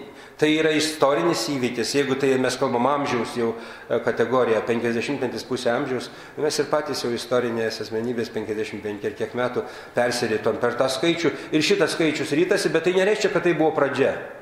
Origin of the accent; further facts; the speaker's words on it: Švenčionys, Vilnius County, Lithuania; aš iš Švenčionių kilęs, tai mano tėviškė